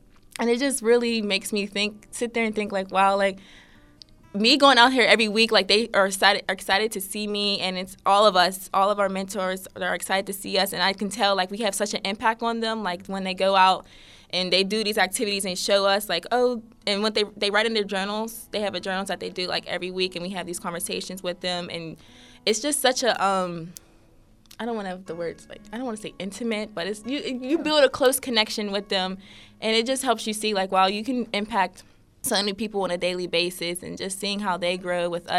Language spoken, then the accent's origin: English; Pittsburgh, Pennsylvania, United States; I grew up on the north side of Pittsburgh, so right around here.